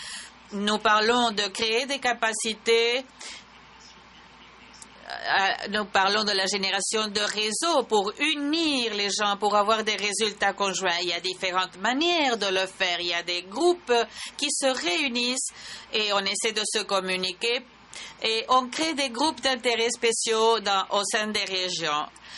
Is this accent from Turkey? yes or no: yes; Turkey; Je viens de la Turquie.